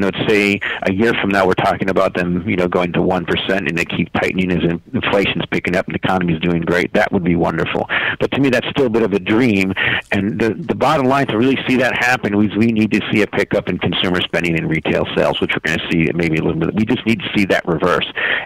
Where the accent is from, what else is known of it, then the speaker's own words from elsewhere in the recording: Chicago, Illinois, United States; You know, I'm from Chicago, but I think they're going to tighten.